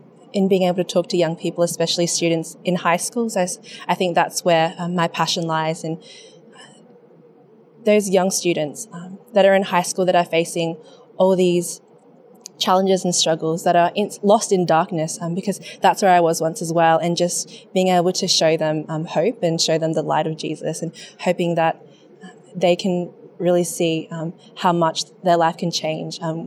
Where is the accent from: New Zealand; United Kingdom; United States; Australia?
Australia; Gold Coast, Queensland; also born or lived in Indonesia; So I was born in Indonesia, but I've been living on the Gold Coast since I was two. Grew up into a Catholic family